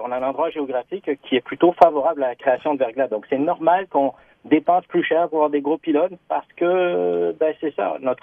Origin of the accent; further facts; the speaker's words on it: Quebec, Canada; on est aussi des Québécois.